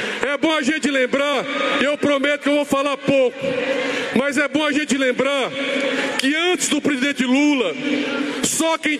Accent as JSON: {"language": "Portuguese", "region": "Ceará", "country": "Brazil", "said": "Eu sou cearense"}